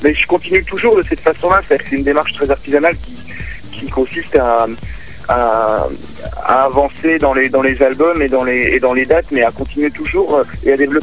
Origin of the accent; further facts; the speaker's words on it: Besançon, Bourgogne-Franche-Comté, France; also born or lived in Paris; je suis né à Paris, mais j'ai pas vraiment grandi là-bas, donc j'ai gardé beaucoup d'attaches. Mais voilà, j'ai grandi à Besançon, c'est arrivé vers l'âge de 2-3 ans, quoi.